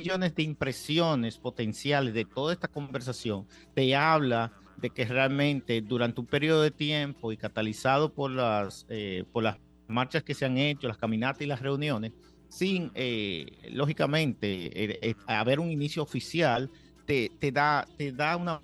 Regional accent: Dominican Republic; por nuestra inclinación como dominicanos hacia el béisbol o los deportes y la política.

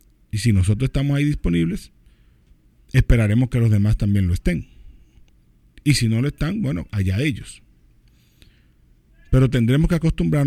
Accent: Dominican Republic; no es, digamos, que la que más nos conviene a nosotros como República Dominicana

